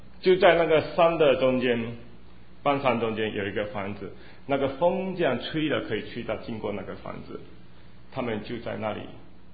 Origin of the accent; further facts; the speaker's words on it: Malaysia; moved away; 我们怎么一路来神怎么带领我们就是从我们从马来西亚过来到现在为止